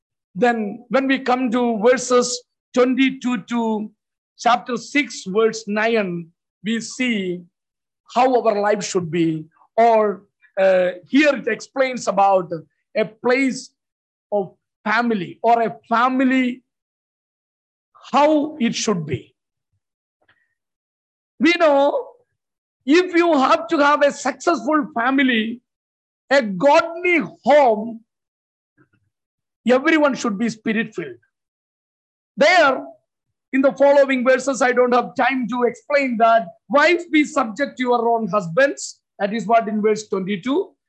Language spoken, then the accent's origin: English; Kerala, India; I am from Kerala in India.